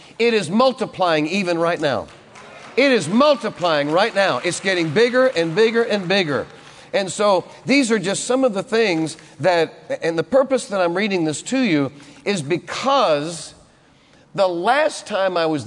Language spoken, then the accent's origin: English; Massachusetts, United States; My parents, both of my parents are in heaven, but they lived in Massachusetts. I grew up in Massachusetts.